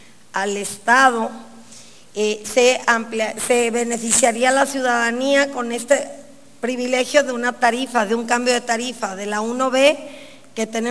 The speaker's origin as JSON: {"language": "Spanish", "town": "Acaponeta", "region": "Nayarit", "country": "Mexico", "said": "Yo soy de Acaponeta, lo viví"}